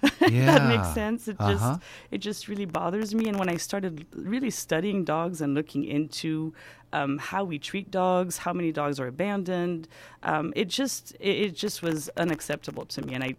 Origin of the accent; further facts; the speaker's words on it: France; accent: blend; also born or lived in Bloomington, United States; now in United States; So I grew up in France, right next to the Swiss border.